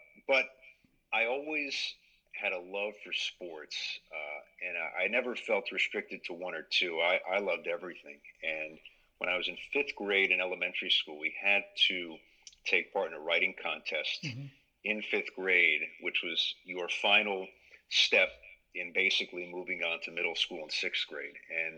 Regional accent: Scarsdale, New York, United States; And the beauty of growing up in Scarsdale was we had a public access television station

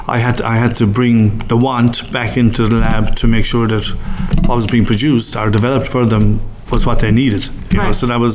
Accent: Cobh, Munster, Ireland; moved away; I'm from Cove, County Cork.

